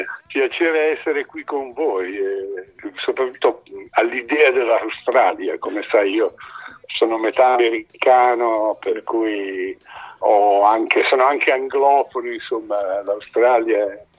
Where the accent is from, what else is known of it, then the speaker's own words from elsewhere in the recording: Lombardy, Italy; io sono lombardo e non solo, sono di origini bergamasche, i miei cugini, i miei parenti sono tutti a Bergamo